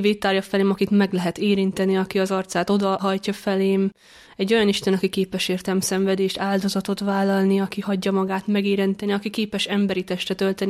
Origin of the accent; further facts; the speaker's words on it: Harsány, Borsod-Abaúj-Zemplén, Hungary; also born or lived in Miskolc; Miskolcon születtem, de Harsányban nőttem fel, egy szép nagy családban, négyen vagyunk testvérek.